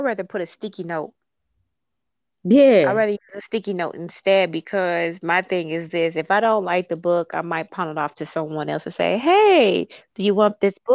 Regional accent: Kansas City, Kansas, United States; See, in Kansas, I'm from Kansas City, Kansas. So people over there, they tend to switch their W's and R's around

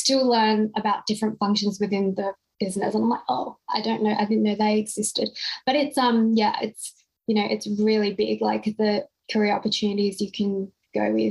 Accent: Perth, Western Australia, Australia; moved away as an adult; now in Melbourne, Australia; So I'm actually from Perth originally, and I moved over here to Melbourne for my career

